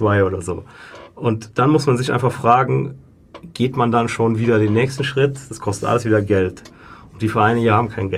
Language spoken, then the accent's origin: German; Germany; now in Switzerland; Und dann frage ich mich, so, ich komme jetzt aus Deutschland, das ist ein Top-5-Land, muss das sein?